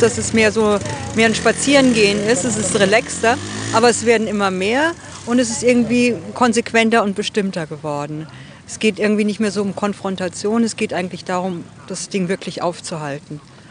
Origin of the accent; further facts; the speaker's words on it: Gartow, Lower Saxony, Germany; Ich komme hier aus dem Wendland, ja. Ich komme aus Gatow.